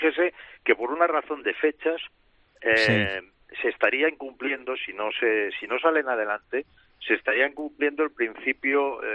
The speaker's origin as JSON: {"language": "Spanish", "region": "Catalonia", "country": "Spain", "said": "Yo como catalán"}